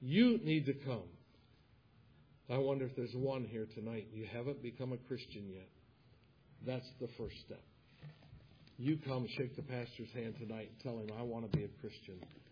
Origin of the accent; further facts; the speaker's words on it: United States; We love our country, the United States of America. I'm an American. Every time I go to a foreign country, I can hardly wait to set my feet on American soil.